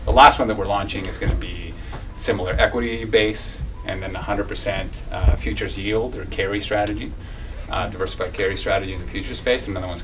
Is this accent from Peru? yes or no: yes; Peru; now in Canada; I emigrated from Peru after my family lost all their money after a 7,200% inflationary thrust that lasted 6 months. And then I got to Canada